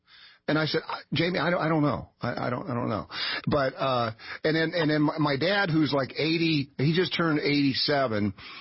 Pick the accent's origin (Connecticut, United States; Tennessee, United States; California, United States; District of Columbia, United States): Tennessee, United States; Knoxville; I love your stuff so much, and it's partly, I think, because you're also from my hometown of Knoxville, Tennessee.